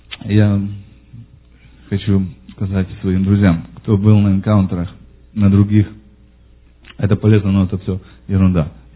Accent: Federal Way, Washington, United States; Я из Federal Way.

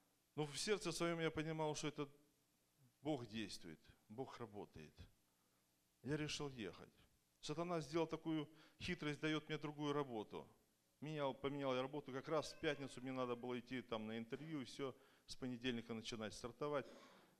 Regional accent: Tacoma, Washington, United States; я из Такомы.

